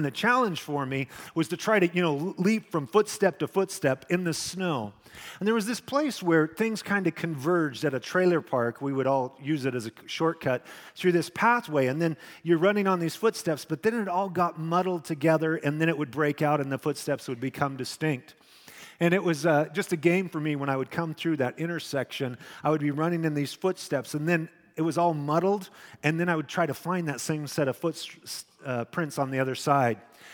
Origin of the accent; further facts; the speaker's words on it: Filer, Idaho, United States; it's from my hometown, Filer, Idaho.